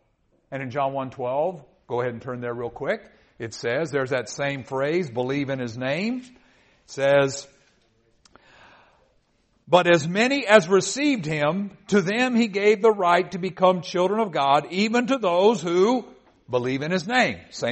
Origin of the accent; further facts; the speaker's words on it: Kentucky, United States; I'm from Kentucky originally.